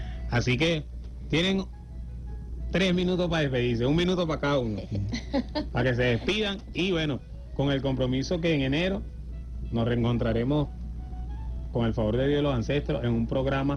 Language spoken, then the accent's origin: Spanish; Venezuela; somos un pueblo que nos gusta eso, que somos los venezolanos, ¿vale?